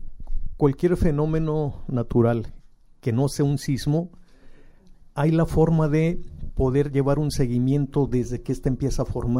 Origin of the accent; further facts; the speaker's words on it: Mexico; uno de los puntos que desgraciadamente como mexicanos seguimos adoleciendo